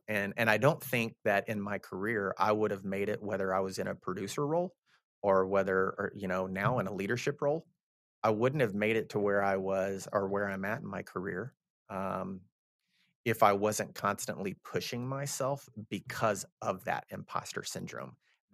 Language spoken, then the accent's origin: English; Texas, United States; I'm from Texas. I'm a Southern guy, you know?